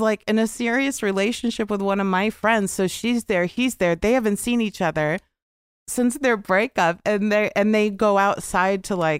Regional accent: Overland Park, Kansas, United States; No, I'm from Kansas.

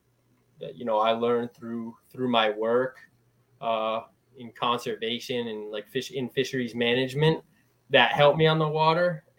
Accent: Connecticut, United States; So I'm from Eastern Connecticut.

